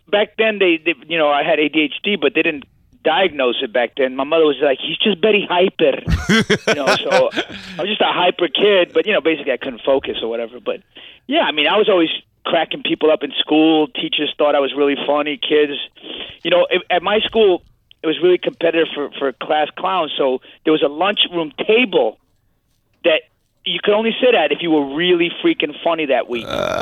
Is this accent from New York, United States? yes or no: yes; Staten Island, New York, United States; I'm here from Staten Island here.